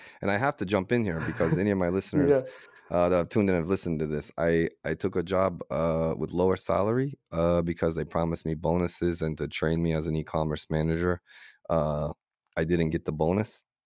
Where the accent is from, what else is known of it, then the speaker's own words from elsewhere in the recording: United States; I'm American, so I'm blessed in a lot of ways